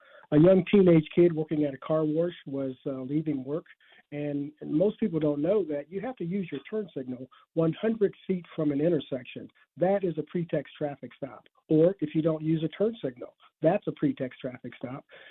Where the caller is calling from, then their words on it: Danville, Illinois, United States; I'm calling from Danville, Illinois.